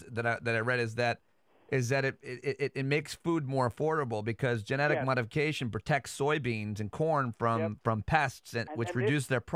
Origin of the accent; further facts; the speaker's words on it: Syracuse, New York, United States; Tomorrow, Syracuse University, which I didn't attend, of course, but I grew up rooting for growing up in Syracuse, plays the Indiana University, your school.